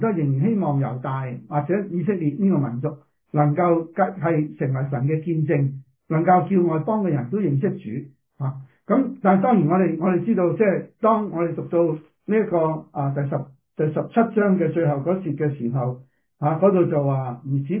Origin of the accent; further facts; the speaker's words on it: China; 特别我哋中国人嘅拜偶像咧